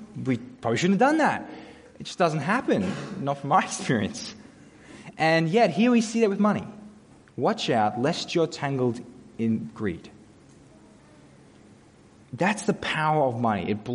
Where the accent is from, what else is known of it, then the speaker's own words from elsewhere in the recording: Australia; The rest of the world isn't fooled by our little, I'm just an Aussie battler charade.